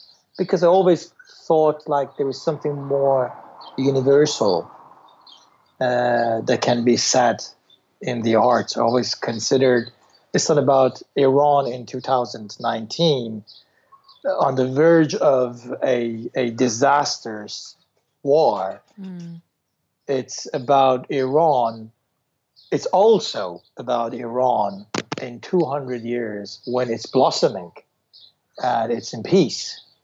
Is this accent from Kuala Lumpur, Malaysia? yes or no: yes; Kuala Lumpur, Malaysia; now in New York, United States; yeah, I am a New Yorker. I am from Kuala Lumpur.